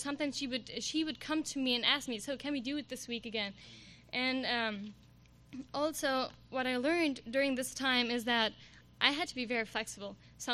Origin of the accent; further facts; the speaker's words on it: Cuauhtémoc, Mexico; English is a second language; from Mexico, Cuauhtémoc, and I'm the only college student in my locality